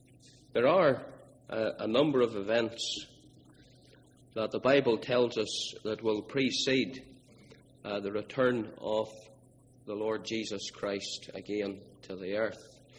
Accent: Northern Ireland, United Kingdom; Some of our friends and neighbours where I grew up in Northern Ireland

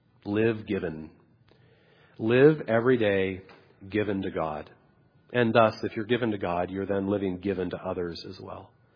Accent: Salt Lake City, Utah, United States; I grew up in Salt Lake City. I love Utah. It's great.

